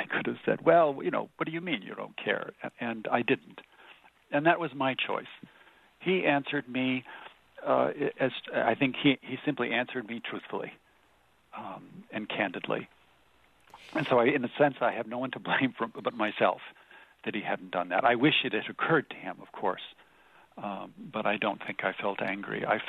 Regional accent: Washington, District of Columbia, United States; born there; now in Connecticut, United States; So I'm from Connecticut right now. I'm from Washington, D.C., in the sense that I was born there.

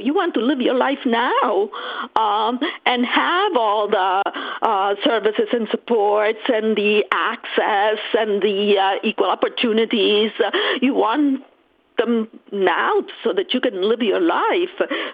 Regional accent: Italy; English is a second language; since I'm from Italy, it seemed like the natural thing to do, to teach Italian.

